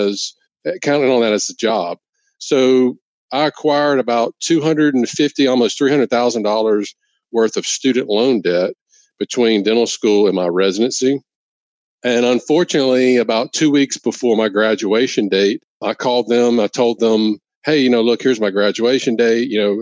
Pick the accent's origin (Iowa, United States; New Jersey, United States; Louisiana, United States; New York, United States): Louisiana, United States; wanted to always come back to work in my hometown of Louisiana. You know, I have family, friends there.